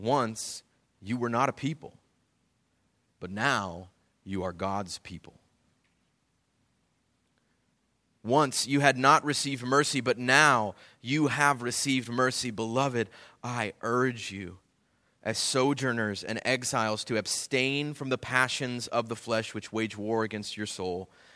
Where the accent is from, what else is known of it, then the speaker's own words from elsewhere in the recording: Racine, Wisconsin, United States; She's actually from Racine. We're both from Racine, which is kind of neat.